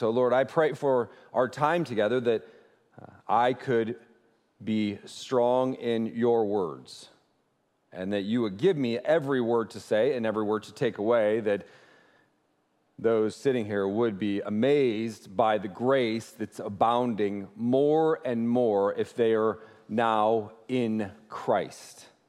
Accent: Ohio, United States; But you continue to gut it out because we're from Ohio.

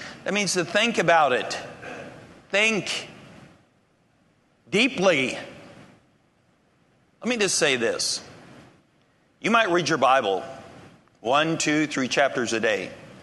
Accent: Germany; I grew up in Germany, 5 years old, went to German schools.

